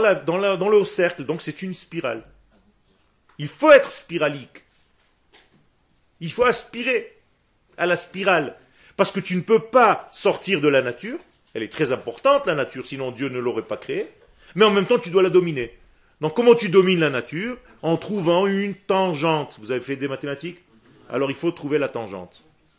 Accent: Israel; born there; first language Hebrew; French is a second language; Non, je suis israélien. Okay. Je suis né en Israël, ma langue natale c'est l'hébreu. Donc j'ai appris le français juste pour venir enseigner au Machon Meir.

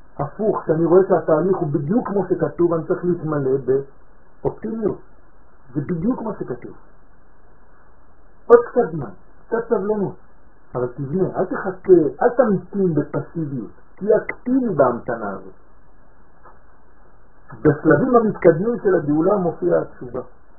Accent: France; now in Israel; אנחנו עלינו מצרפת. אנחנו יודעים על מה מדברים. יש לנו יתרון על אלה שנולדו פה. מה היתרון? שאנחנו היינו בחוץ

